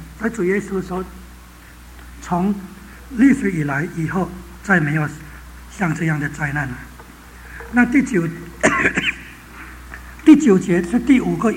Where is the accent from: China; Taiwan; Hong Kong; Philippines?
Philippines; 我说菲律宾有7000个小岛，我从菲律宾来